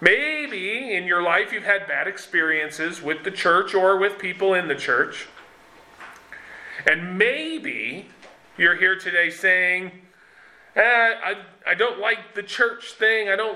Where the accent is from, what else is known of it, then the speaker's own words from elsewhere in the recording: United States; And I thought that way because, well, I'm an American, so of course I'm a Christian.